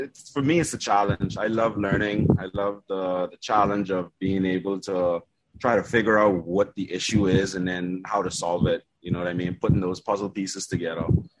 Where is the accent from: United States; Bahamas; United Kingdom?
Bahamas; first language German; English is a second language; also born or lived in Germany; Yeah, I was born in the Bahamas. Then my family moved to Germany for about the first 5-6 years. And then we came back to the Bahamas. So German is actually my first language.